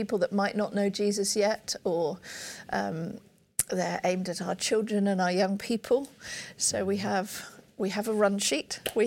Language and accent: English; Burundi; I'm a missionary kid. And I grew up in Burundi.